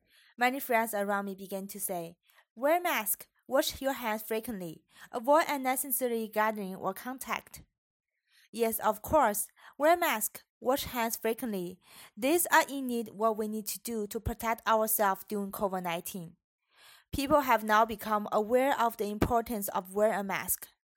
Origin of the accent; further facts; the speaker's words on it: China; English is a second language; international student in Amikar University of Art and Design. My home country is China